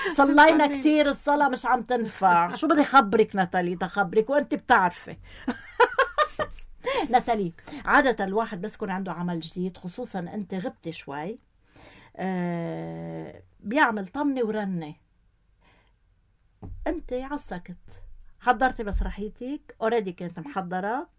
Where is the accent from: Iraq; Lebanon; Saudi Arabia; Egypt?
Lebanon; وعلى أمل إنه نتوحد كلبنانيين